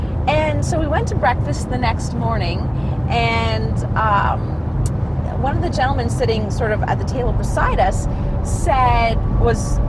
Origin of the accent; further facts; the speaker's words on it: Canada; we're from Canada.